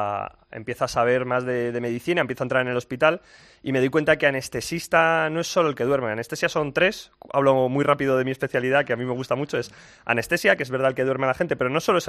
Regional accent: Madrid, Community of Madrid, Spain; Soy demasiado madrileño.

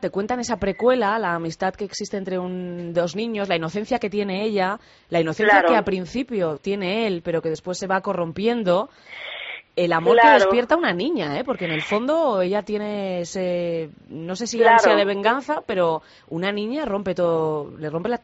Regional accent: Asturias, Spain; En una tienda de Asturias, de donde yo soy

